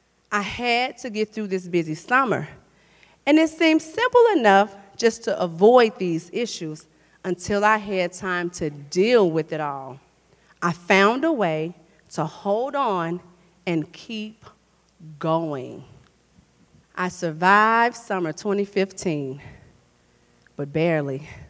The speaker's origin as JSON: {"language": "English", "town": "Chicago", "region": "Illinois", "country": "United States", "tie": "born or raised there", "said": "summer, I expanded my work to Chicago. It was fun, exciting, and a really big deal. I was going back to my hometown to serve the very community that was the foundation to who I had become."}